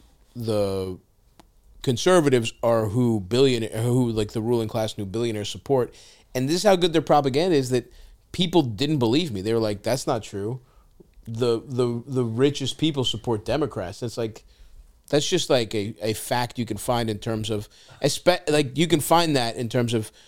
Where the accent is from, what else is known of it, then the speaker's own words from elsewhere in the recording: Baltimore, Maryland, United States; I'm from Baltimore, but, I've been living in...